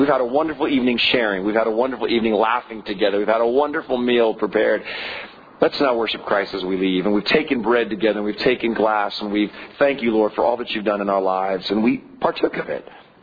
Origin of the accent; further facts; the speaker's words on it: California, United States; You know, I'm a Californian, and we're so not used to that.